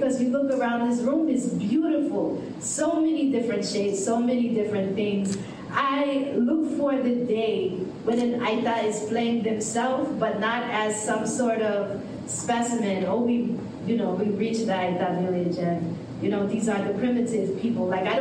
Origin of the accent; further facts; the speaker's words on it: New York, United States; moved away; also born or lived in North Carolina, United States; I'm originally from New York. We moved to the Southeast United States in North Carolina at a time when there were not a lot of Filipinos.